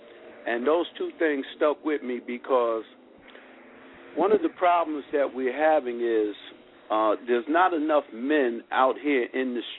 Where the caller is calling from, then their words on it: East Orange, New Jersey, United States; and I'm calling from East Orange, New Jersey.